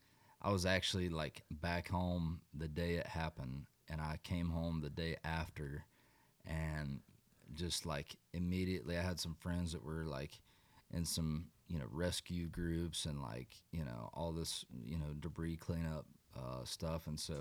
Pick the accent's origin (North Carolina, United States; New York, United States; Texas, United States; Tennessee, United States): North Carolina, United States; And so we're like 45 minutes west of Asheville. So there was some flooding in my hometown that was pretty gnarly.